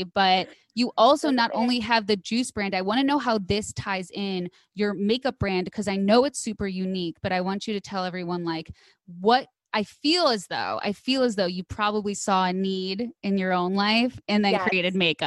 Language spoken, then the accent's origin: English; Midwest, United States; I grew up in the Midwest eating whatever every other teenager was eating.